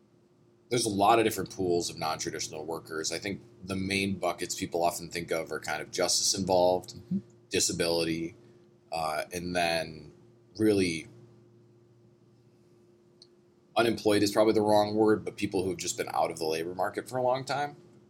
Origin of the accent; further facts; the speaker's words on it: Detroit, Michigan, United States; moved away as an adult; now in Carmel, United States; I mean, I grew up in Detroit, but I've lived in Carmel for, I don't know, 11 years now.